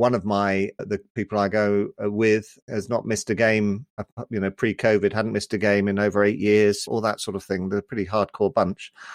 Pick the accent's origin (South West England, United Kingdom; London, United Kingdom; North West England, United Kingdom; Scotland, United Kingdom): London, United Kingdom; given I grew up in Southeast London